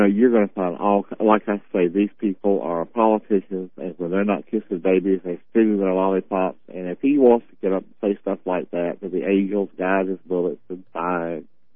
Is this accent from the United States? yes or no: yes; the South, United States; I grew up in the South too